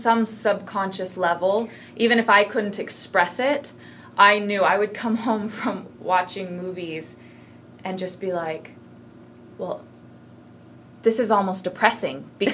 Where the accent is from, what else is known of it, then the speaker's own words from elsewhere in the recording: Seattle, Washington, United States; I grew up in Seattle, and Seattle has really great Seattle Children's Theater, does really great stuff.